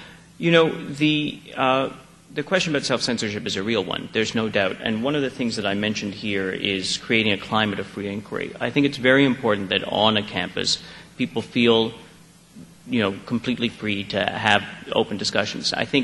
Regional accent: Montreal, Quebec, Canada; I mean, yes, we could open it here in Montreal. I use it as an example because it's my hometown.

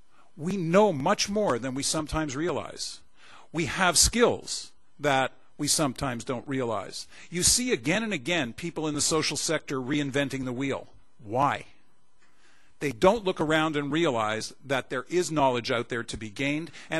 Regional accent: Canada; Too often, speaking as a Canadian, of course, one sees metaphors in local terms, we live in a cold climate.

